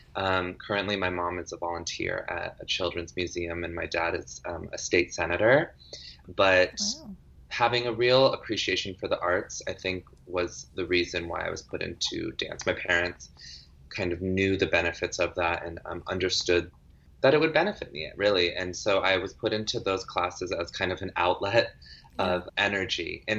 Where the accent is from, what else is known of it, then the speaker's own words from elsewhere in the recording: New Hampshire, United States; growing up in New Hampshire, I was really the only African American around in my grade, in my school, and especially in the dance studios.